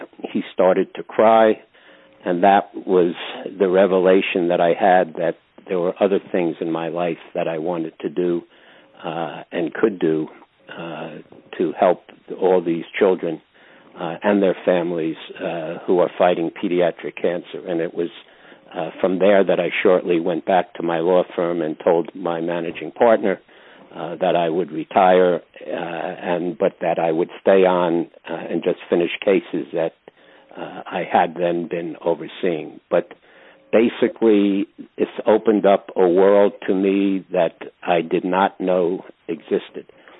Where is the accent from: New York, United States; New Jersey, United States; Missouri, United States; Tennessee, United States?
New Jersey, United States; Yes, I'm from New Jersey. I practiced law as a trial lawyer in New Jersey